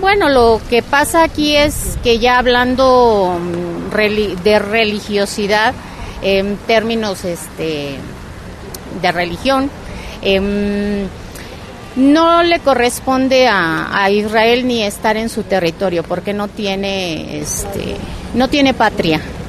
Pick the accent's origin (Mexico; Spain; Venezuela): Mexico; yo soy mexicana, soy conversa al Islam